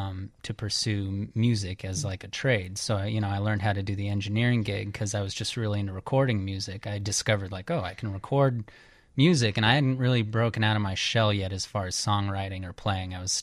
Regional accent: Phoenix, Arizona, United States; also born or lived in Flagstaff; now in Chicago, United States; I am originally from Phoenix, Arizona.

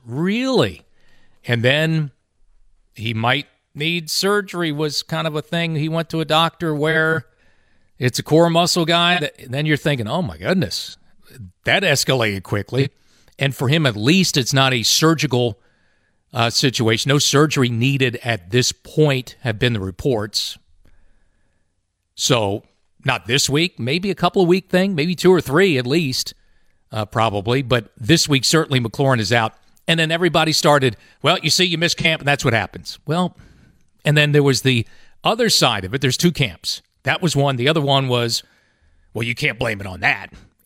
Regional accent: Dublin, Leinster, Ireland; I'm from Dublin.

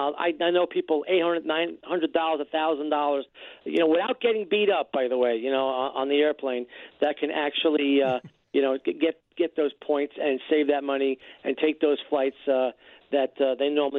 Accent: New York, United States; I'm from the New York area.

